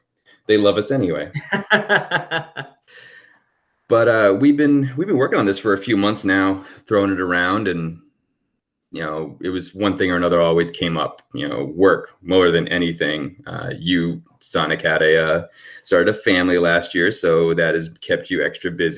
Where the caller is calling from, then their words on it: San Francisco, California, United States; I'm calling in from San Francisco Bay Area.